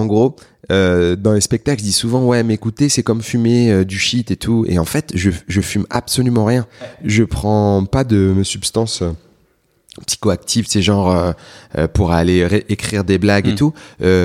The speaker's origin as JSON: {"language": "French", "region": "Île-de-France", "country": "France", "tie": "born or raised there", "said": "moi, j'ai grandi en Seine-Saint-Denis, d'accord, dans une famille qui est venue d'Algérie dans les années 50."}